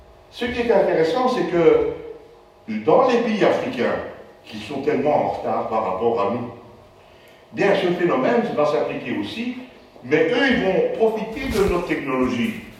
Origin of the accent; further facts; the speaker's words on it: Charleroi, Wallonia, Belgium; Moi, j'ai grandi à Charleroi, je vous assure que j'ai vu la pollution qu'il y avait à Charleroi dans les années 60.